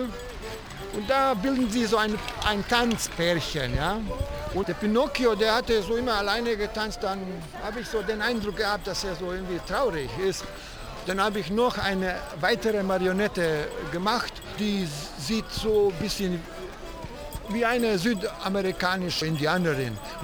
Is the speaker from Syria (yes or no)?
no; Italy; German is a second language; now in Cologne, Germany; Ich komme aus Italien und mache Straßenmusik seit Jahren hier in Köln.